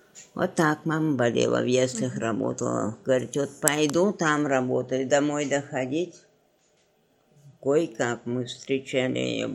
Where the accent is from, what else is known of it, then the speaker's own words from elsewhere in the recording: Altai Krai, Russia; moved away as an adult; now in Kemerovo, Russia; В Алтайском крае. 31 года. Там я родилась, там жила до 20 лет. В Алтайском крае работала. А 20 лет, в 21-м я уехала сюда, в Кемерово.